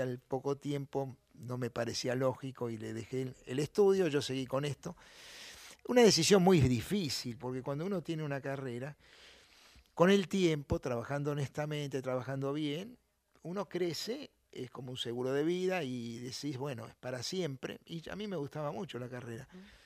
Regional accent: Buenos Aires, Argentina; Yo nací en el Bajo Flores, en Flores Sud.

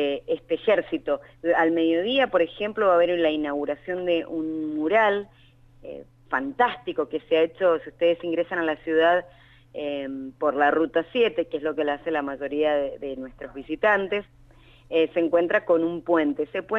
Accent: Bahía Blanca, Buenos Aires Province, Argentina; now in Mendoza, Argentina; No, yo soy bahiense, soy pero me siento mendocina.

